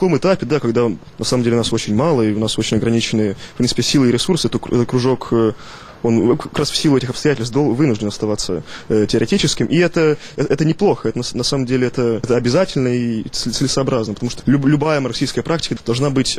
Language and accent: Russian; Novosibirsk, Novosibirsk Oblast, Russia; born there; я родился в Новосибирском академгородке